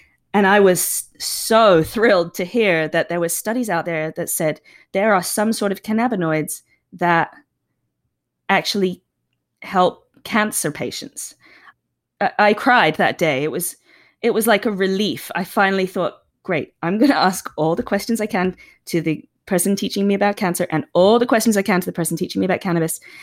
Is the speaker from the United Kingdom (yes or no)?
yes; England, United Kingdom; Obviously, I'm from England and that's